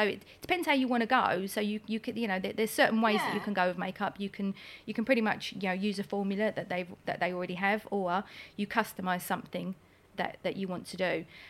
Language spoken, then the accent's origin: English; London, United Kingdom; born there; accent: Cockney; I was born in London. So I was born in Greenwich. So I am a true Cockney, you know, born within the sound of the Bow Bells.